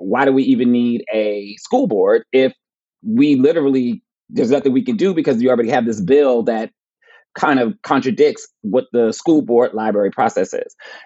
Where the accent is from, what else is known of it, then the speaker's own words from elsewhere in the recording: New Jersey, United States; Like, I'm from New Jersey.